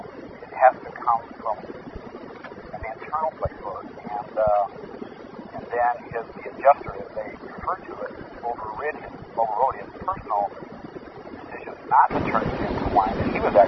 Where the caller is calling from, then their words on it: Washington, United States; Eastern Washington.